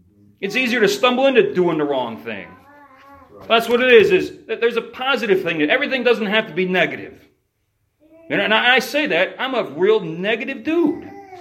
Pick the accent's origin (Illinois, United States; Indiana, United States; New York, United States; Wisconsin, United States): Illinois, United States; Chicago; I'm from Chicago. Just I'm not even lying. Just in the car on the way over here, they were teasing me about the way I talk.